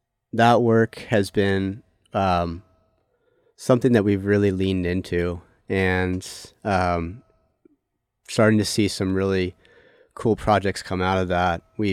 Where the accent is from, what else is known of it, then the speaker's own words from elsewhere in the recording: Seaside, Oregon, United States; I grew up in the Clatsop County area, Seaside, Gearhart area.